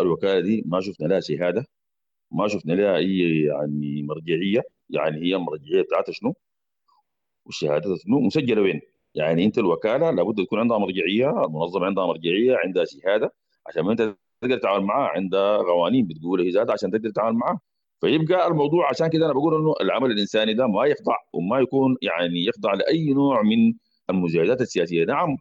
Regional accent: Sudan; يعني الآن عندنا في السودان بنعمل بقانون اللي هو 2006

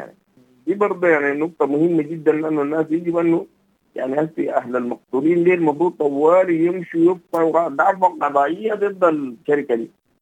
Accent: Sudan; احنا كسودانيين بنغفلها

